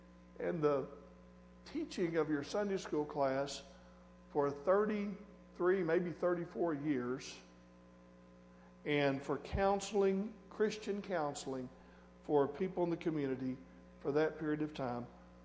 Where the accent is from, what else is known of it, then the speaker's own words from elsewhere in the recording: Bologna, Arkansas, United States; to the center of the universe, my hometown, Bologna, Arkansas.